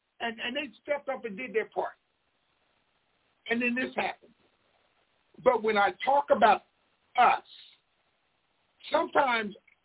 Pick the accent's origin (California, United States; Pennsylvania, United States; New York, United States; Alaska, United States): Pennsylvania, United States; I'm from Pennsylvania. He embarrassed our state. He embarrassed Philly